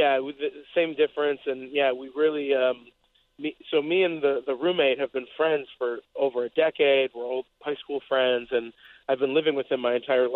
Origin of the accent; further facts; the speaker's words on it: Glen Ellyn, Illinois, United States; I am, through and through. I grew up out in Glen Ellyn, Illinois